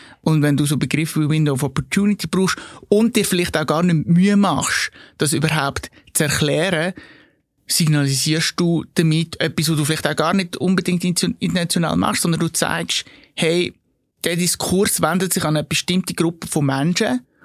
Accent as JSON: {"language": "German", "region": "Aargau", "country": "Switzerland", "tie": "born or raised there", "lives_now": "Zurich, Switzerland", "said": "also wenn ich in dieser Region, wo ich aufgewachsen bin, auf dem Land, Kanton Aargau, hinterste Krachen"}